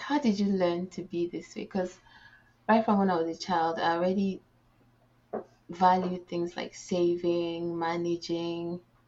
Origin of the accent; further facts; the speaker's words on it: Nigeria; And then also growing up in Nigeria, where problems are not lacking, like everywhere you turn.